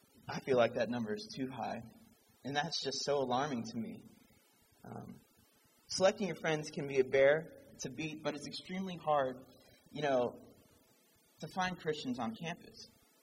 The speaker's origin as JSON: {"language": "English", "region": "Georgia", "country": "United States", "lives_now": "Kentucky, United States", "said": "I came here from Georgia. I didn't know a soul in Kentucky."}